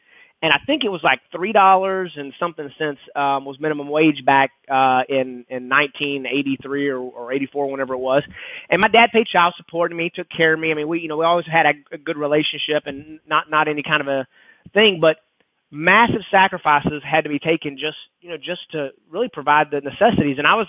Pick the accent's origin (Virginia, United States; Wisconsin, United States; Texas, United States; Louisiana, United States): Texas, United States; now in McKinney, United States; I grew up in East Texas. I grew up just a good old East Texas boy.